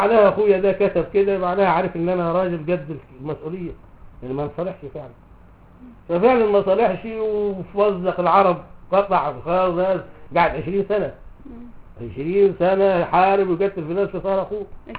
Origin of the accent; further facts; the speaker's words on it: Libya; now in Egypt; ليه احنا جينا من ليبيا من الغرب هم يقولوا علينا مغاربه